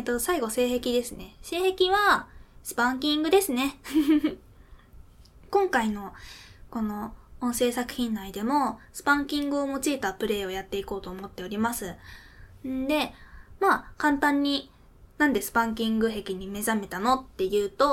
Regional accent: Fukuoka, Japan; accent: Hakata dialect; 出身地は福岡です。まあ、私が喋りよるのをよく聞いてくれとる方は知っとると思うんですけど、博多弁で喋ってるので、まあ、福岡済みってのは簡単に言われると思うんですが。

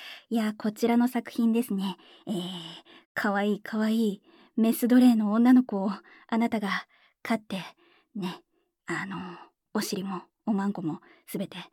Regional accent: Kyoto, Japan; 深海生まれ京都育ち、声優として活動させていただいております、

